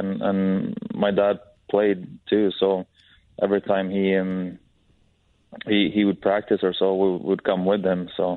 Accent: Sweden; And I was fortunate to play in my hometown. I just remember that I was, when I went to like Swedish college there, I went 2 years

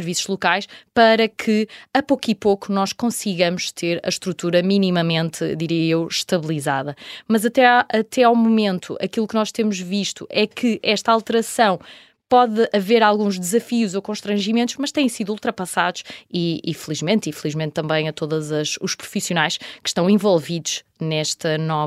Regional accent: Portugal; Enquanto portugueses, temos de contar com esta inovação

